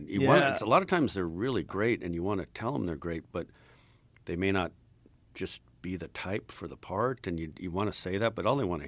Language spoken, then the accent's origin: English; Albuquerque, New Mexico, United States; now in Austin, United States; I grew up in Albuquerque, and my dad was always griping about Texans coming in.